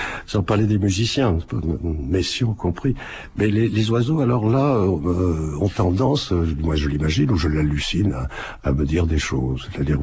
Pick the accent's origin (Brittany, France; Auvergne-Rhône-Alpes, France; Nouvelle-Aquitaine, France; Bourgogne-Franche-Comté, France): Nouvelle-Aquitaine, France; Bordeaux; born there; je suis né à Bordeaux, puis j'ai eu beaucoup de déplacements dans des ports, pas seulement français, mais européens, dont Venise, par exemple.